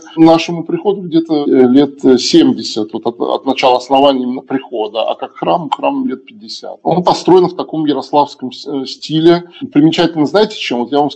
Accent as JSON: {"language": "Russian", "region": "Tambov Oblast", "country": "Russia", "tie": "born or raised there", "said": "Я сам родом родился, вырос в Тамбовской области, и моя матушка тоже"}